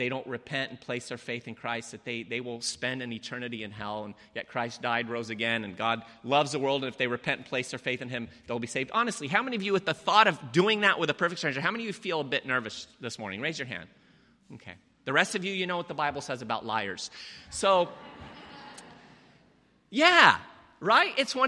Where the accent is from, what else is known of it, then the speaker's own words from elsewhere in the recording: Lebanon; English is a second language; moved away; I have been infatuated with the English language ever since I came here from Lebanon back in 1980, having not spoken a lick of English then.